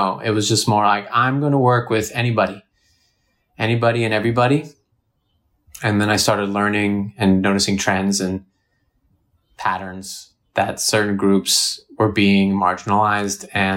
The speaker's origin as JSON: {"language": "English", "town": "Irvine", "region": "California", "country": "United States", "tie": "born or raised there", "said": "Growing up in the United States, and where I'm from Irvine. And Irvine, California, you know, everyone who knows about it colloquially refers to it as a bubble"}